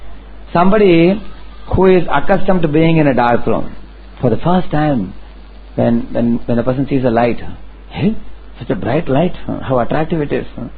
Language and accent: English; India; you are also Indian, I am also Indian, at least. Indians, you feel like that.